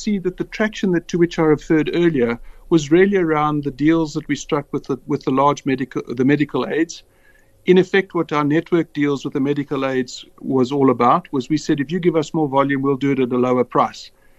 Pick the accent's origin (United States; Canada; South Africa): South Africa; as a healthcare provider, as a South African, as a human.